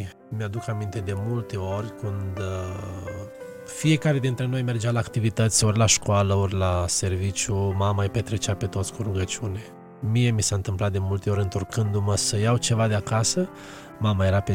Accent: Dumbrăveni, Suceava County, Romania; born there; M-am născut la Dumbrăveni, județul Suceava, într-o familie cu 11 copii. Sunt al nouălea din familie, prin harul lui Dumnezeu. Am avut parte de doi părinți credincioși, minunați

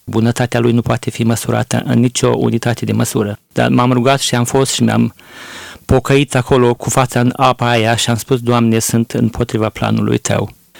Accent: Bucovina, Romania; eu sunt din Bucovina, era la capătul ăla de țară.

